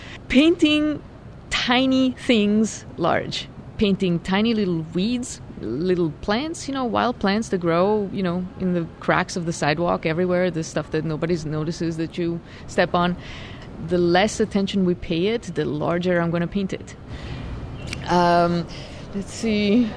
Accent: Ticino, Switzerland; now in San Francisco, United States; I live in San Francisco, and I'm from the Italian part of Switzerland originally.

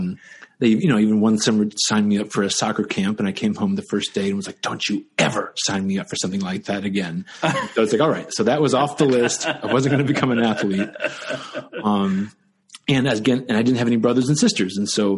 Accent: Ohio, United States; Well, look, I'm from the Midwest

